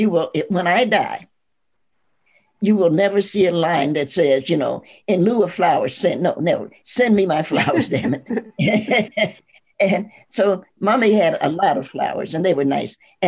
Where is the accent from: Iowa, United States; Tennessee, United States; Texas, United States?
Tennessee, United States; Knoxville; born there; I was born in Knoxville, Tennessee, which is right here in the middle.